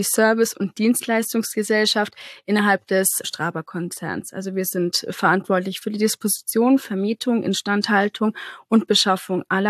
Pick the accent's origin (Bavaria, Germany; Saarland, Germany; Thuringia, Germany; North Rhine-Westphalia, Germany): Bavaria, Germany; Coburg; now in Munich, Germany; Also ich komme nicht aus München, also da, wo ich jetzt arbeite, sondern ja ein bisschen oberhalb von Bayern, sage ich mal, aus Coburg.